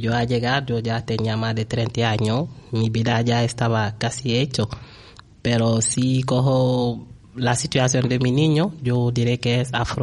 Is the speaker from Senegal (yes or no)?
yes; Senegal; al niño le ha tocado una maestra muy sencilla, que cada vez que es posible hago cosas con que sea en relación con mi país